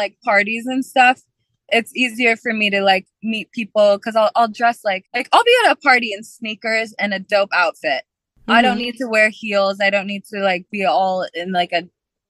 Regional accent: Michigan, United States; now in Miami, United States; No, I'm from Michigan originally.

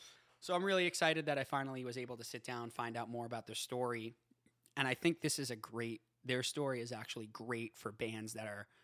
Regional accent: Boston, Massachusetts, United States; now in Los Angeles, United States; I just moved out to LA and I'm from Boston.

